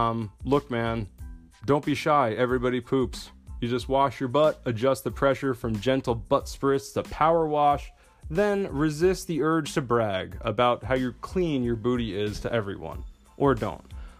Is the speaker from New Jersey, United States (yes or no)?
yes; New Jersey, United States; Getting to New York, not cheap. I come from New Jersey. Stuff ain't free.